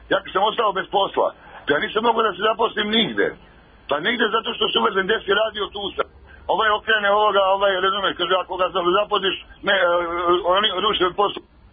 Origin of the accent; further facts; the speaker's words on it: Serbia; Znači, ovo je kod nas u Srbiji